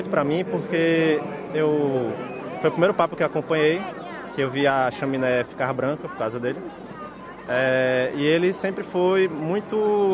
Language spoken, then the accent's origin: Portuguese; Fortaleza, Ceará, Brazil; eu sou de Fortaleza, Ceará.